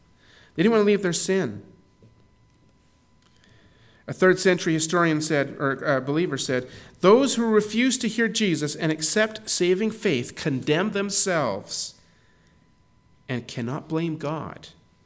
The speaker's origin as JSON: {"language": "English", "country": "Canada", "said": "Forget this. I'm a Canadian. I'm driving on the right side of the road."}